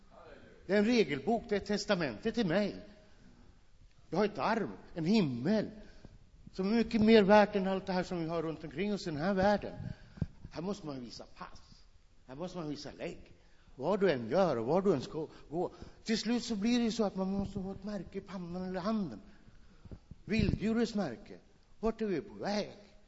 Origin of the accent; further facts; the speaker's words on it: Finland; Swedish is a second language; also born or lived in Norway; now in Sweden; För jag är inte svensk medborgare. Jag är finsk medborgare. Jag har bott i Norge.